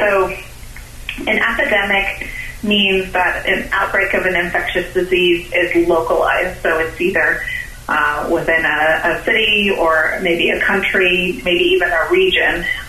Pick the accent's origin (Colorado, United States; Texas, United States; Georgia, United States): Colorado, United States; Denver; And so I'm originally from the Denver area in Colorado and moved out to work in public health